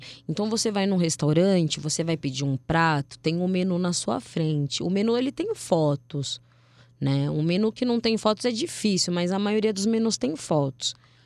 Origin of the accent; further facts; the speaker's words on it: Brazil; E outra, a gente é brasileiro. Negro ainda, então, é olho na cabeça, na nuca.